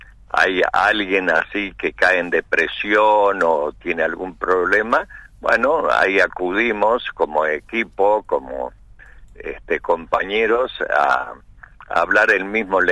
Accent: Argentina; ahora es nosotros como pueblo argentino, como sociedad

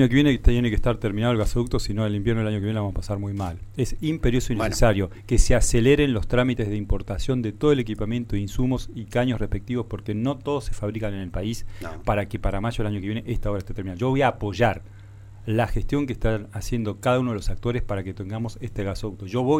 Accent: General Roca, Río Negro, Argentina; now in Neuquén, Argentina; Porque yo me desarraigué de Roca y vine a construir por venir y futuro personal y familiar de la mano de la cultura acá en Neuquén.

